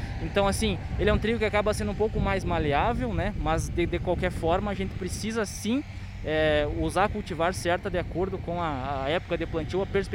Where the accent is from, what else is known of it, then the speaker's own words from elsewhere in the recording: Rio Grande do Sul, Brazil; eu que sou do Rio Grande do Sul